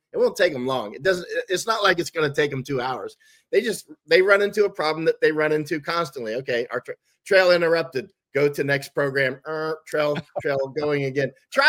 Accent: Florida, United States; I grew up in Florida too.

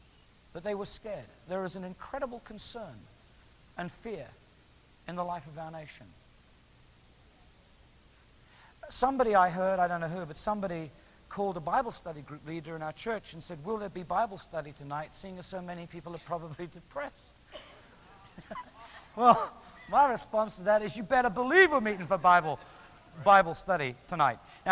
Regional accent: England, United Kingdom; now in Washington, United States; I still find myself slightly quizzical about being an Englishman in Washington, D.C.

